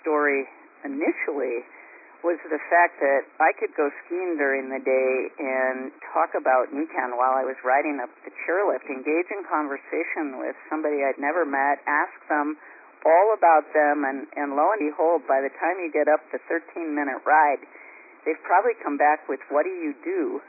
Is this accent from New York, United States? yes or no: no; Minneapolis, Minnesota, United States; I grew up in Minneapolis. I moved to the mountains right outside of Aspen, Colorado 20 years ago.